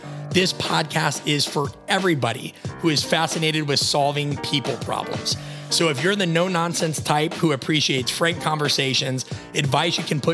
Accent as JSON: {"language": "English", "region": "Midwest", "country": "United States", "said": "One, I'm from the Midwest, and I have a strong affinity for things that are no bullshit."}